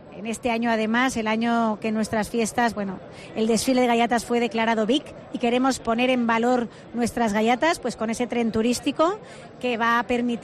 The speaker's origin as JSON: {"language": "Spanish", "town": "Castellón", "region": "Valencian Community", "country": "Spain", "said": "Que somos de Castellón y tenemos que contar las bondades de nuestra tierra"}